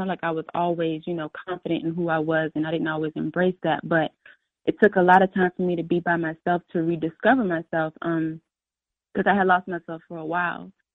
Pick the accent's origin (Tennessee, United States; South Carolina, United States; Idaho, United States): South Carolina, United States; now in Atlanta, United States; Yes, I live in Atlanta. I'm from South Carolina, but I moved to Atlanta about 3 years ago, three and a half years ago.